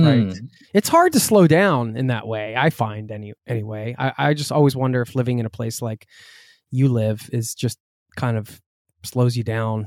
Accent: East Coast, United States; I'm from the East Coast, so I'm like, let's go.

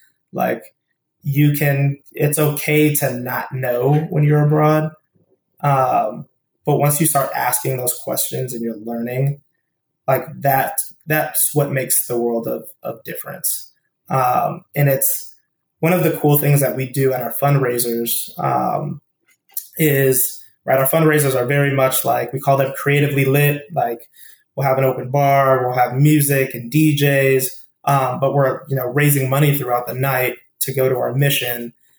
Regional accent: Aurora, Colorado, United States; So I grew up in Denver, Colorado, or outside of Denver in Aurora.

